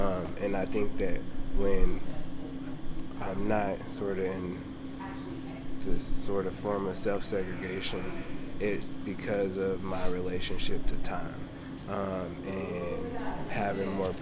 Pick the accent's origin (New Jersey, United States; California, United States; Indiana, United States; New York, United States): Indiana, United States; Indianapolis; You know, I really love that I'm from Indianapolis because I love my family and I love that I do feel connected. Like, I know what's going on in the city.